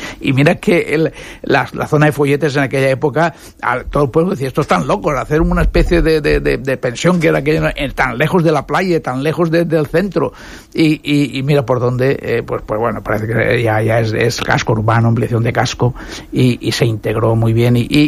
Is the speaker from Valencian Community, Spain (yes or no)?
yes; Benidorm, Valencian Community, Spain; Siempre he estado en Benidorm, mi casa está en Benidorm y los negocios han estado en Benidorm.